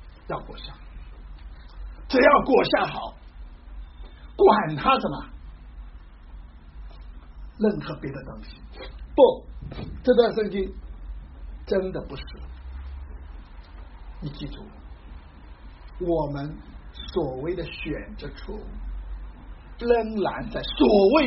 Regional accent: China; 佛教啊，我们中国人的一些传统的文化信仰中

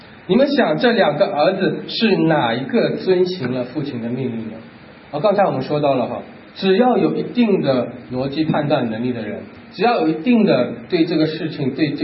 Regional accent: China; 我们中国人叫汉奸，对不对？

